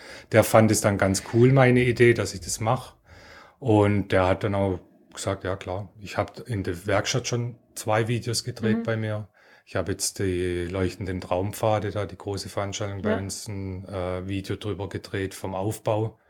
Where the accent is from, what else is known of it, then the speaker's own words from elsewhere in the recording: Heilbronn, Baden-Württemberg, Germany; also ich komme ja aus Heilbronn